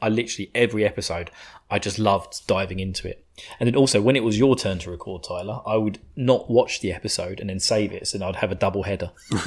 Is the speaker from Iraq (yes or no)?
no; United Kingdom; because I'm a sadistic bastard being British.